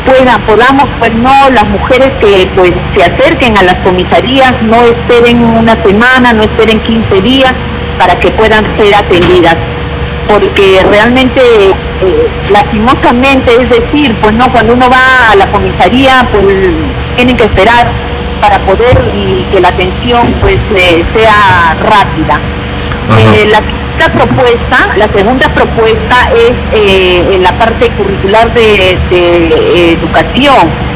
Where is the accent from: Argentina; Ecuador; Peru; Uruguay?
Peru; San Juan de Lurigancho, Lima; soy de acá de San Juan del Lurigancho